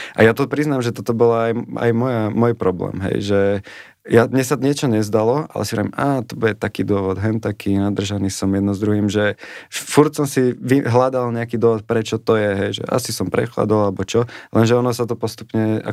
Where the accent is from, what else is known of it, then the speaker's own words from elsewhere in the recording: Žilina, Žilina Region, Slovakia; Áno, u nás v Žiline